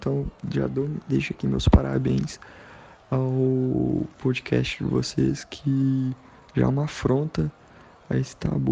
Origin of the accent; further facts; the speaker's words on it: Belo Horizonte, Minas Gerais, Brazil; tenho 21 anos, sou de Belo Horizonte.